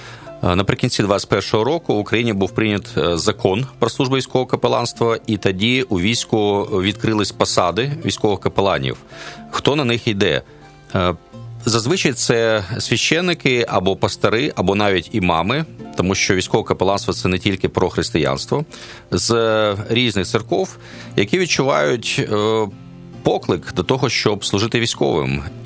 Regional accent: Mykolaiv, Mykolaiv Oblast, Ukraine; born there; Я народився в місті Миколаїв на півдні України.

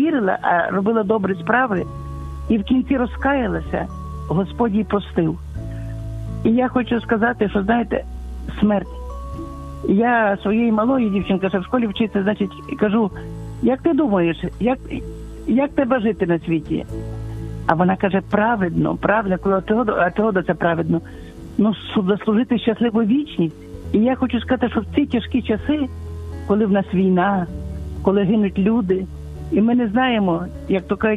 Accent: Lviv, Lviv Oblast, Ukraine; як у нас у Львові кажуть

